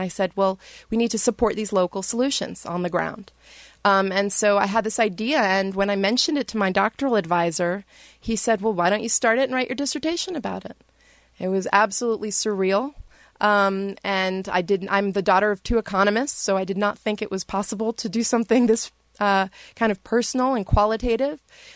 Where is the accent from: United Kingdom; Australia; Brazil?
Brazil; now in United States; I'm originally from Brazil and I was an activist through high school and college. So I went back to Brazil to do my research.